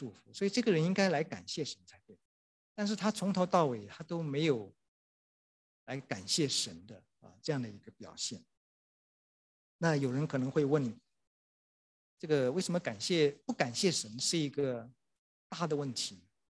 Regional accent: China; 那我们中国人就会想，这个人实在是有点太过分了

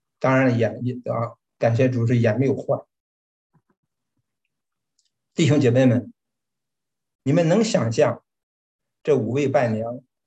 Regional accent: Jinan, Shandong, China; 他知道我是济南人

